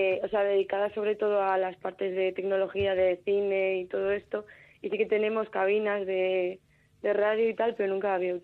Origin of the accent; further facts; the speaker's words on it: Elciego, Basque Country, Spain; No, pero soy de El Ciego